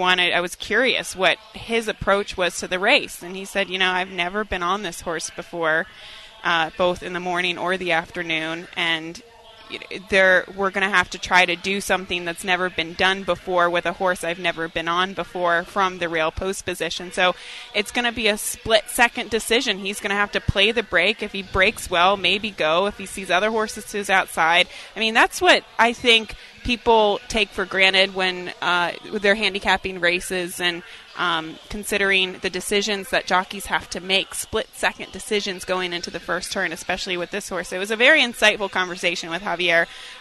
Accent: Maryland, United States; And you know, I'm from Maryland. Okay? They need to be good crab cakes.

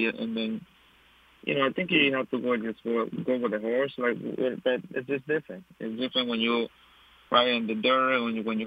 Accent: Dominican Republic; English is a second language; Yes, I grew up in the Dominican Republic, that's where I started riding horse racing.

